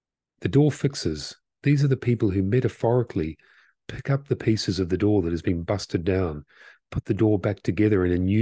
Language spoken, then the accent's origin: English; New Zealand; a number of underrepresented communities in my hometown in Aotearoa, New Zealand.